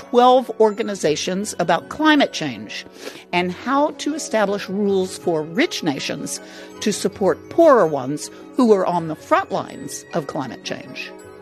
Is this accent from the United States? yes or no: yes; United States; You know, as an American, I got over here and I overdosed on cathedrals.